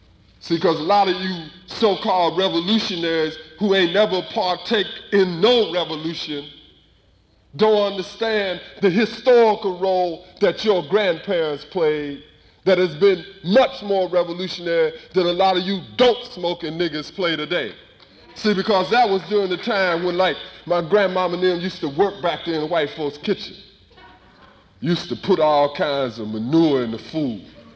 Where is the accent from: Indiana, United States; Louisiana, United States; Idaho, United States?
Louisiana, United States; Shreveport; When I was a little boy growing up in Shreveport, Louisiana, if we wanted to go to the movies